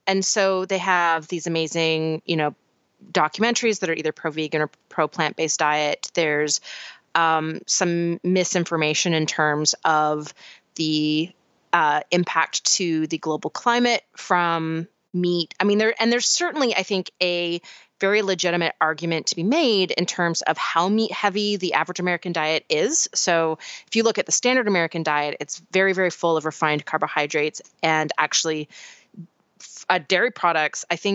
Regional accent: Canada; Oh, let me just brag about my home country for a second

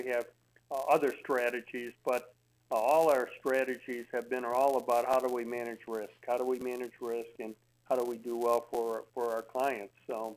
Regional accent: Chicago, Illinois, United States; And when I was growing up in Chicago here, and we'd go out to Lake Michigan

